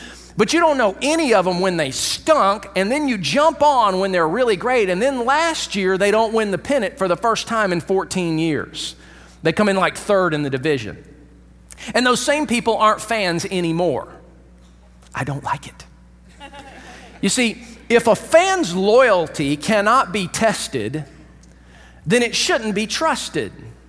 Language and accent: English; Atlanta, Georgia, United States; I grew up in Atlanta, and so I grew up watching the Atlanta Braves.